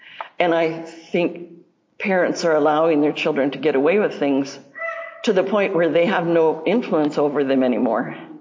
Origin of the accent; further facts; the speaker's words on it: California, United States; also born or lived in Iowa; I mean, I'm from California. I'm a beach bunny.